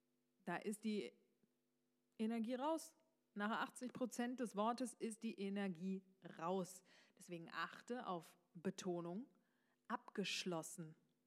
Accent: East Germany, Germany; Ich bin einfach sofort der Ossi. Es geht auch gar nicht darum, dass ich meinen Dialekt nicht mag. Das ist, ich liebe meine Heimat, ich liebe meinen Dialekt.

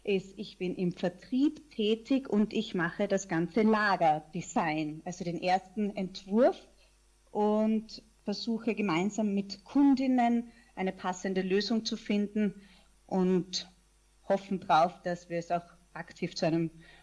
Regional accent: Vienna, Austria; Ich bin Wienerin mit mexikanisch-steirischen Wurzeln, bin 35 Jahre alt und Mutter einer 1,5-jährigen Tochter.

